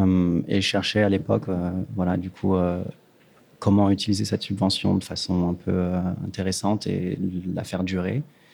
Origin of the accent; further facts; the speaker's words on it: France; moved away as an adult; also born or lived in Lyon; now in Netherlands; je suis parti aux Pays-Bas, je suis français à l'origine, j'ai fait mes études à Lyon